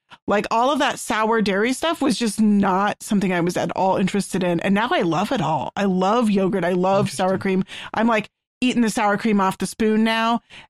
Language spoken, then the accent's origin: English; Texas, United States; My family all live in Texas. I'm the only one who doesn't live in state. I'm from Texas.